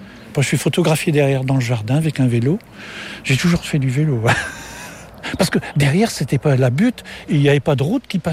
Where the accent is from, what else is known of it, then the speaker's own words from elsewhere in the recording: France; Je suis français